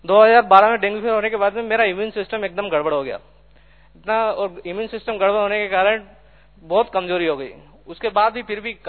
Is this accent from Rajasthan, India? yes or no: no; Madhya Pradesh, India; now in Bangalore, India; मैं मध्य प्रदेश का रहने वाला हूं और मैं बेंगलोर में सर्विस कर रहा हूं।